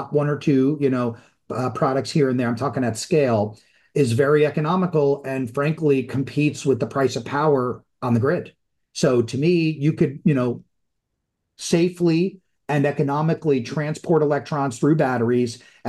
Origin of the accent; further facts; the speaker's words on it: New York, United States; You know, I'm a New Yorker, right?